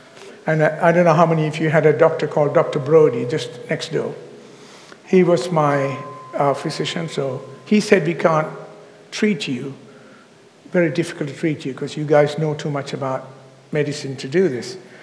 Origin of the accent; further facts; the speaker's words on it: England, United Kingdom; my family came from Sri Lanka. We grew up in England.